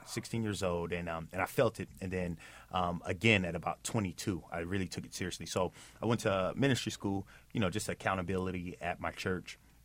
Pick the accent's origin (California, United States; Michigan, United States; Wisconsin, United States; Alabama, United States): California, United States; Sacramento; also born or lived in Inglewood; I was actually born here in Inglewood in Southern California, and I was raised in Sacramento.